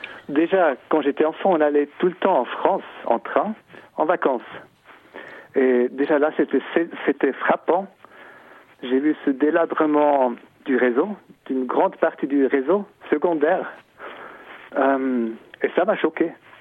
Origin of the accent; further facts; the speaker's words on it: Switzerland; Pour moi, en tant que Suisse en tout cas